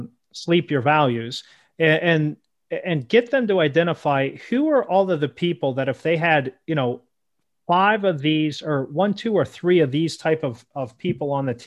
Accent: Pittsburgh, Pennsylvania, United States; So I'm from Pittsburgh.

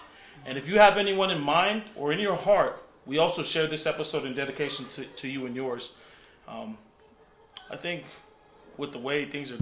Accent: California, United States; I was heavily influenced growing up in California by West Coast music.

